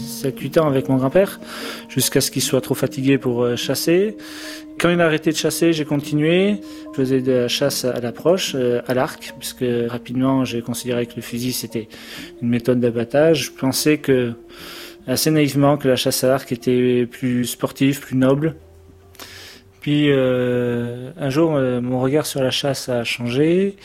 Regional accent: Bayonne, Nouvelle-Aquitaine, France; j'ai grandi au Pays Basque, à Bayonne, avec des parents médecins qui m'ont toujours fait découvrir la nature, et avec des grands-parents qui vivaient en Charente, à la campagne, et on est une famille de chasseurs.

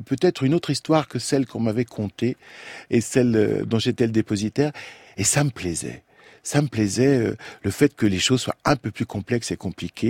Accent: Lyon, Auvergne-Rhône-Alpes, France; on me disait oui, et d'où viens-tu? J'ai de Lyon, mais avant.

